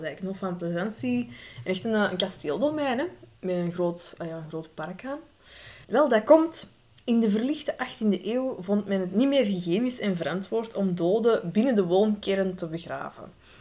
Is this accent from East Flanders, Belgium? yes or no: no; Schoten, Antwerp, Belgium; ik ben afkomstig van Schoten